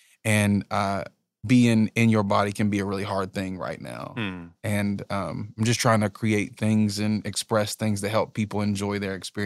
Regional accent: West Virginia, United States; Yes, I'm from Logan County, West Virginia. And I just grew up seeing a lot of poverty.

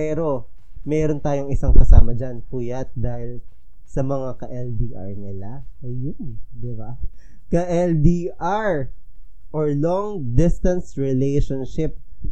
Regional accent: Bulacan, Philippines; 20 years old na nakatira sa lungsod ng Malolos, Bulacan.

